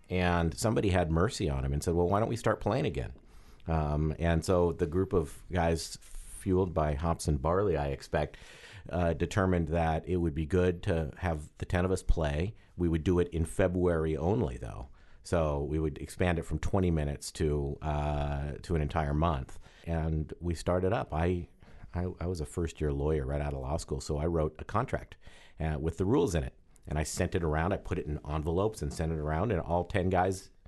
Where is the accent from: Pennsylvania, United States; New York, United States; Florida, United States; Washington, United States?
Washington, United States; Spokane; now in Kirkland, United States; I grew up in Spokane with the rest of these losers, and I live in Kirkland now